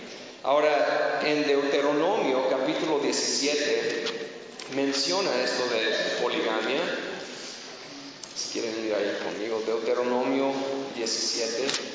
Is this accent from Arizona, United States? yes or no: no; Dallas, Texas, United States; now in Pátzcuaro, Mexico; yo soy de Dallas, Texas, ¿ok? Pero vivo en Pátzcuaro, entonces soy pátzcuarense